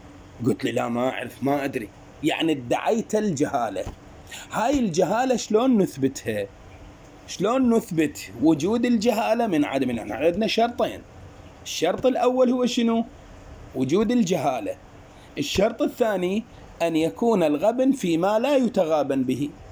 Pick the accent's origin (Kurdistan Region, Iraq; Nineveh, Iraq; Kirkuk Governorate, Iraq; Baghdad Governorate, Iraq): Kurdistan Region, Iraq; Erbil; قلت لهم لا أنا رجال من أربيل، يعني ما أعرف الأسعار هنا عندكم شيء.